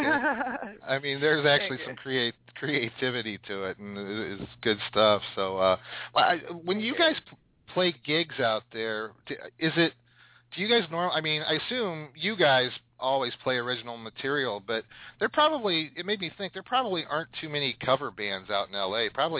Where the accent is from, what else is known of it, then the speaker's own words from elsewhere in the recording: Canton, Ohio, United States; because I grew up in Canton, the home of the Pro Football Hall of Fame